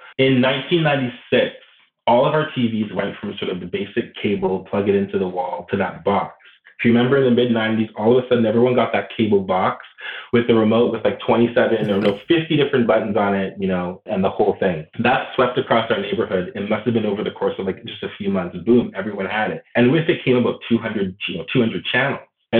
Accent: South East England, United Kingdom; when I grew up in Surrey, specifically in the 90s, there was very, very, very few Black people.

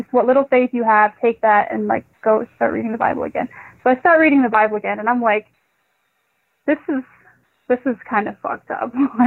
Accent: Minnesota, United States; now in Ohio, United States; I'm in Ohio now. I was born and raised in Minnesota, so I'm in Ohio now, living with some people.

